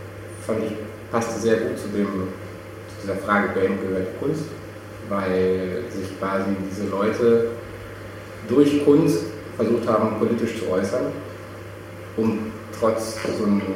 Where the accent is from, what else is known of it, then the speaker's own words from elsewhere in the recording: Chile; now in Germany; ich wohne seit 3 Jahren jetzt hier im Ruhrgebiet. Ich bin in Chile aufgewachsen. Meine Mutter ist Chilenin und so bin ich dann da gelandet. Ich habe in Chile Kunst studiert